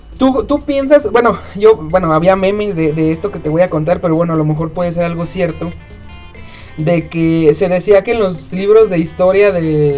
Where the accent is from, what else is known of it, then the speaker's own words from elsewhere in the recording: Mexico; Pero hashtag somos mexicanos, ¿no?